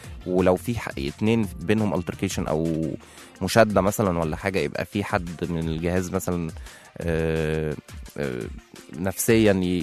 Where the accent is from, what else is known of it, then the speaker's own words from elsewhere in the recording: Egypt; احنا كمان كمصريين بنتابع المنتخب قوي